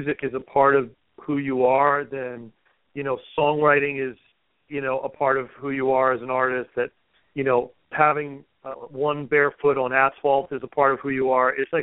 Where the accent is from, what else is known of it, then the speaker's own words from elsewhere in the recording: Philadelphia, Pennsylvania, United States; Steve Wolfe was a drummer I grew up with in Philly